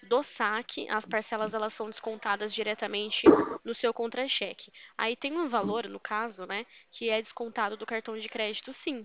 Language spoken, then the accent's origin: Portuguese; Limeira, São Paulo, Brazil; Eu sou aqui de Limeira, São Paulo